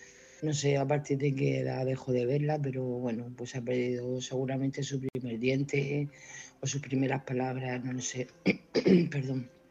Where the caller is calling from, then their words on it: Murcia, Region of Murcia, Spain; de Murcia.